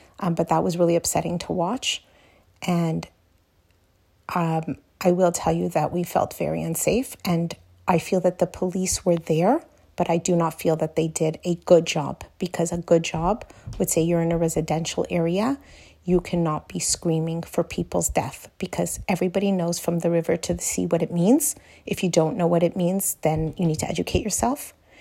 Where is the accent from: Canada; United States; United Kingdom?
Canada; I will tell you that I'm a Canadian, and I have never, ever felt so unsafe in my life.